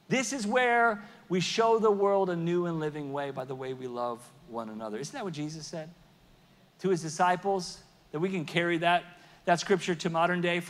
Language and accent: English; Sweden; English is a second language; now in United States; I was from Sweden, where the only thing that's a big deal is soccer and ice hockey and Swedish fish